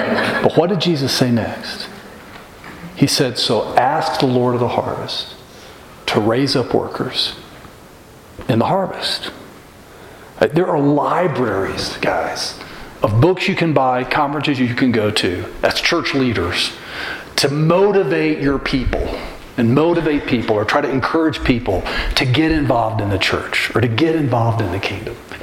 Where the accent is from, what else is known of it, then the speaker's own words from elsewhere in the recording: the South, United States; I don't know about y'all, but growing up in the South, in the church